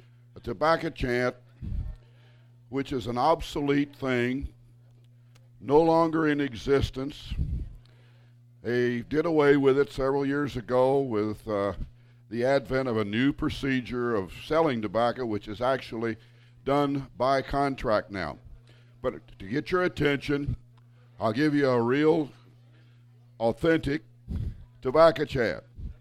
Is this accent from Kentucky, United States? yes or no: yes; Kentucky, United States; now in Lake City, United States; I'm originally from Kentucky, now live in Lake City, Florida.